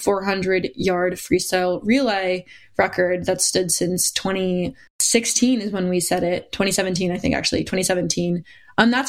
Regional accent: Connecticut, United States; I was placing at states, and I'm from Connecticut.

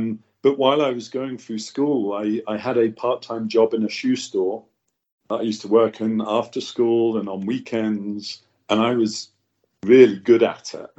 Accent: Great Yarmouth, East of England, United Kingdom; My hometown is a small seaside resort in the United Kingdom called Great Yarmouth. It's on the east coast. In fact, it's the most easterly point of the United Kingdom. And I'm British born and lived in the UK

